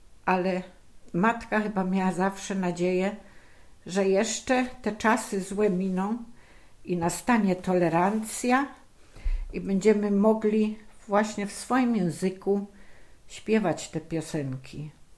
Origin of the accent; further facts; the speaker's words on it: Silesian Voivodeship, Poland; No i tradycyjna mączka, taka słodko-kwaśna u nas na Śląsku, obowiązkowo z pasternakiem, z warzywami, z suszonymi owocami.